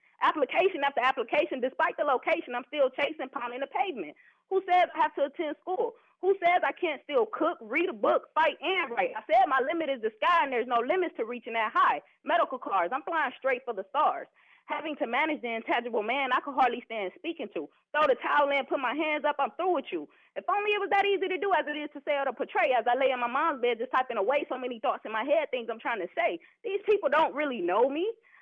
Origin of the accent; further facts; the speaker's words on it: Detroit, Michigan, United States; I'm from Detroit, Michigan.